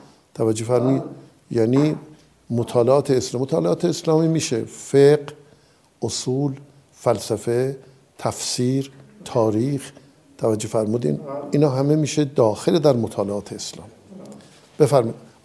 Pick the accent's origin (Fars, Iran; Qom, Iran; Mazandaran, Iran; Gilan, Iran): Qom, Iran; born there; در یک خانواده 100% روحانی متولد شدم در شهر قم. پدرم اهل یکی از روستاهای اطراف اردکان یزد بود